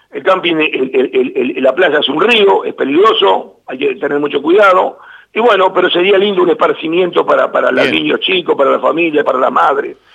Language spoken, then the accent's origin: Spanish; Paso de los Toros, Tacuarembó, Uruguay; a mi pueblo de Paso los Toros, porque todavía me encuentro con fuerza de hacer cosas